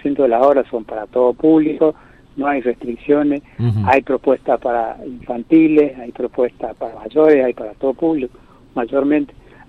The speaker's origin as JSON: {"language": "Spanish", "town": "Colonia Carlos Pellegrini", "region": "Corrientes", "country": "Argentina", "said": "Yo soy de Colonias Carlos Pellegrín."}